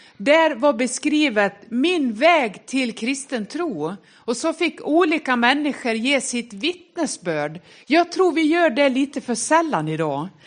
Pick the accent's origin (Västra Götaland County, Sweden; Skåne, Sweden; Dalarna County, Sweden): Dalarna County, Sweden; Och ändå så pratar jag väldigt försvenskat nu. Mina syskon och släktingar uppe i Dalarna, de tycker att jag har blivit väldigt försvenskad i mitt uttal. Så det har jag nog.